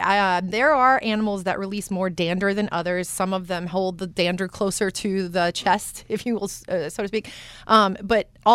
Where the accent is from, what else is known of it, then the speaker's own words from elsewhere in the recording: Thibodaux, Louisiana, United States; Born and raised Thibodaux, Louisiana.